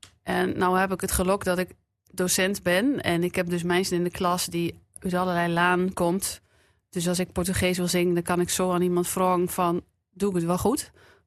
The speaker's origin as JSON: {"language": "Dutch", "town": "Pesse", "region": "Drenthe", "country": "Netherlands", "tie": "born there", "said": "In Pessen."}